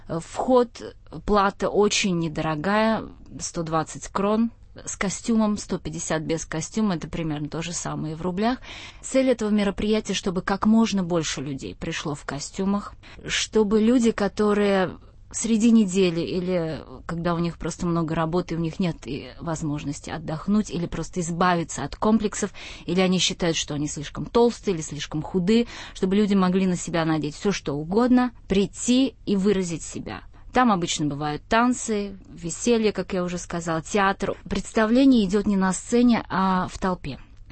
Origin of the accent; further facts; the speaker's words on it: Russia; also born or lived in Kazan; now in Prague, Czech Republic; Во-первых, я из России, из бывшего Советского Союза, участвую в организации американского праздника Хэллоуин в Праге.